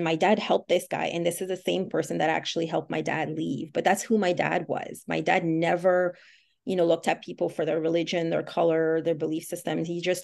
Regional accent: Côte d’Ivoire; We ended up fleeing to the Ivory Coast and becoming refugees there. And my sisters and I grew up in the Ivory Coast.

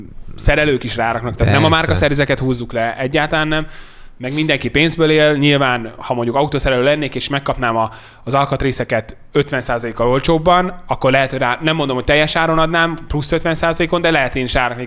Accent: Hungary; Sajnos magyarok vagyunk, iszonyatosan árérzékenyek

